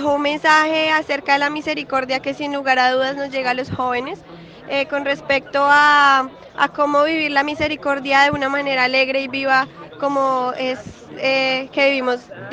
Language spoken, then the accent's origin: Spanish; Colombia; soy de Colombia. Pues yo vine acá sola, pero sin embargo estoy con otros peregrinos de mi mismo país.